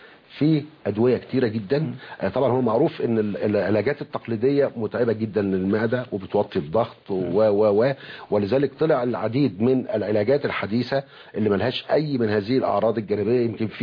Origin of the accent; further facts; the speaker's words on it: Egypt; عندنا في مصر الحمد لله بفضل الله موجود الكثير من الأطباء الأكفاء